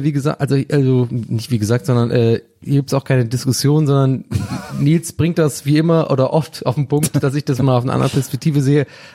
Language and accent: German; Ireland; ich habe da echt so ein bisschen als Ire, gebürtige Ire, der da aufgewachsen ist